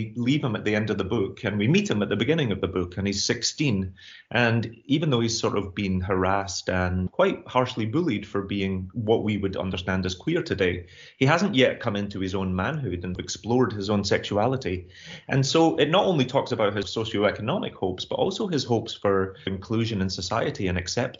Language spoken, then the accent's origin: English; Glasgow, Scotland, United Kingdom; You know, I grew up in Glasgow of the 80s